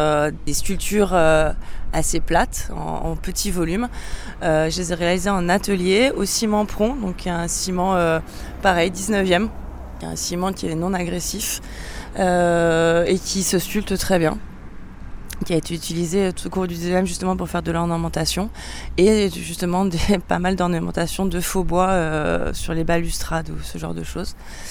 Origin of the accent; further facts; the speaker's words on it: Montpellier, Occitanie, France; Alors moi je viens de Montpellier